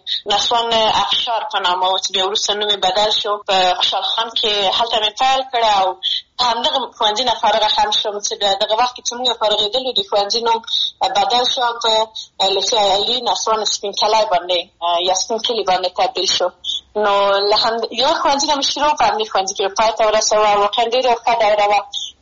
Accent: Maidan Wardak, Afghanistan; زه د میدان وردګ ولایت څخه یم

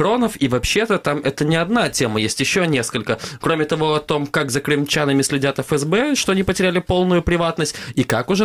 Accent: Kerch, Crimea, Ukraine; она связана с моим родным городом. Это Керчь.

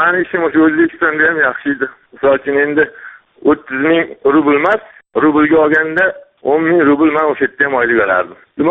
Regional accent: Tashkent, Uzbekistan; now in Moscow, Russia; Men hozir Rossiyadaman, Moskvada. O'zbekistondanman.

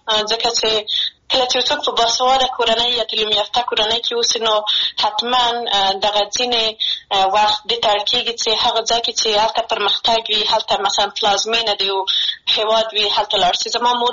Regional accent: Maidan Wardak, Afghanistan; زه د میدان وردګ ولایت څخه یم

